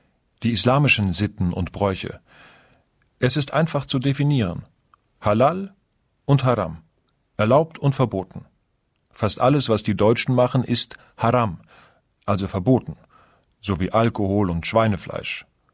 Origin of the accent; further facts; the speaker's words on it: Afghanistan; now in Germany; in Saudi-Arabien zum Beispiel, im Iran und in meiner Heimat Afghanistan.